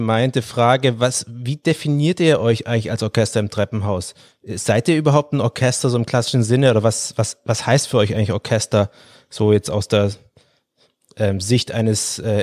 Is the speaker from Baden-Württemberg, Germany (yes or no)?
yes; Baden-Württemberg, Germany; ich bin kein Schwabe an sich. Aber das ist komplizierte Story. Aber ich bin im Schwäbischen aufgewachsen